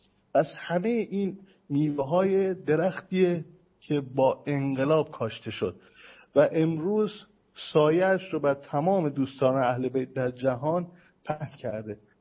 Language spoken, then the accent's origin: Persian; Iran; من بهش میگفتم که از ایران هستم، حالا I am from Iran